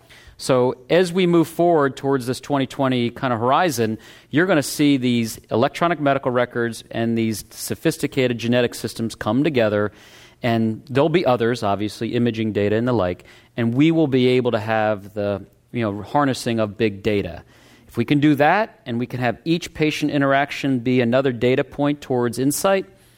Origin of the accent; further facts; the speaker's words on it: United States; But as an American, I also have a more altruistic motive.